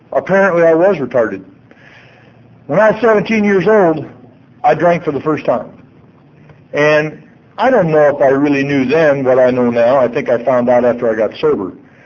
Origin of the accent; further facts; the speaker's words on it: Illinois, United States; I'm from Illinois, and I'm sure the law is the same here.